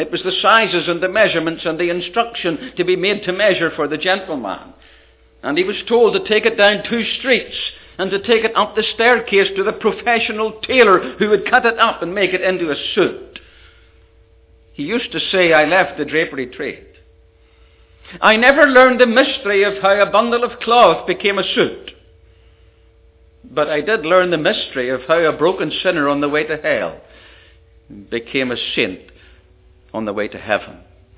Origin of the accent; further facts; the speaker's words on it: Ballymena, Northern Ireland, United Kingdom; his mother paid for him to have an apprenticeship in the town, Ballymena, my hometown.